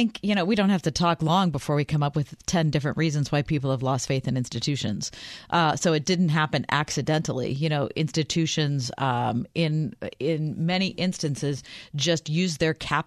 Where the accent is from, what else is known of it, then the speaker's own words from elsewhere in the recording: Pittsburgh, Pennsylvania, United States; When I think back to being a kid growing up in the North Hills of Pittsburgh